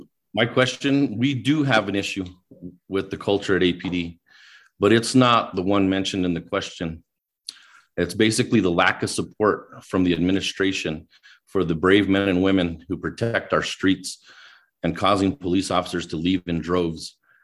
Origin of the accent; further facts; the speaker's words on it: Albuquerque, New Mexico, United States; I'm running for City Council District 1. I was born and raised in District 1, and I attended all the schools in District 1, West Mesa, Lavaland, John Adams, and I'm a 26-year veteran of the Albuquerque Police Department